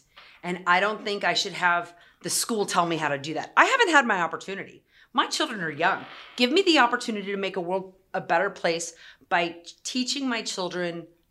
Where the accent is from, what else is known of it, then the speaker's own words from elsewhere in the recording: California, United States; I'm white, I grew up in California.